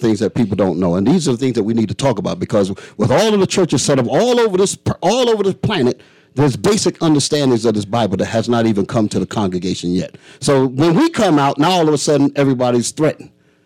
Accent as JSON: {"language": "English", "region": "New York", "country": "United States", "said": "I'm from New York originally. I've seen what crack, well, crack wasn't there. It was heroin."}